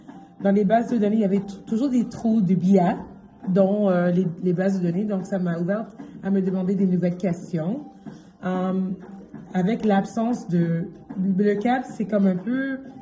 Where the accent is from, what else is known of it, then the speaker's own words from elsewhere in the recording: Haiti; now in Montreal, Canada; Je suis haïtienne canadienne.